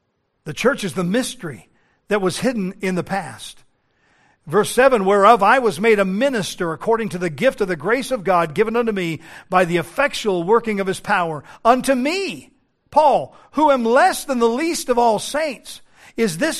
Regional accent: Denver, Colorado, United States; born there; It's like the Rocky Mountains in Colorado, where I was born in Denver.

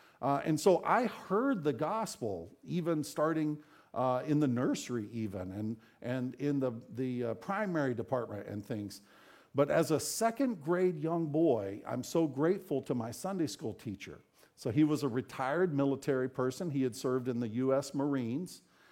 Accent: Texas, United States; But so I was born and raised there in Texas in a church that reached out with the gospel.

